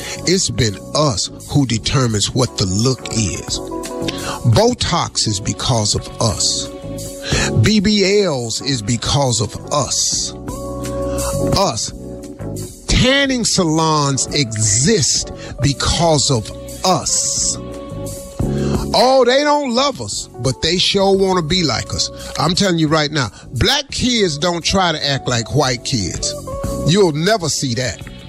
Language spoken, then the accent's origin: English; United States; Look. I'm an American.